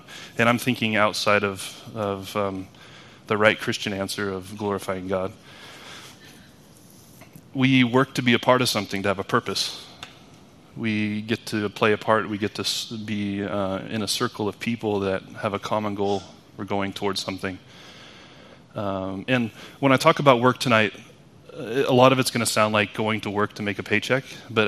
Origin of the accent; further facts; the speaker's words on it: United States; moved away as an adult; now in Norway; I am not from Norway. I'm almost 38-year-old guy from the U.S. I've been living in Norway for about 8 years now